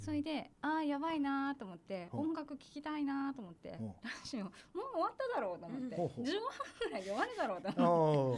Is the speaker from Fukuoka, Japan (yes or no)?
yes; Fukuoka, Japan; それで私地元福岡なんですけど。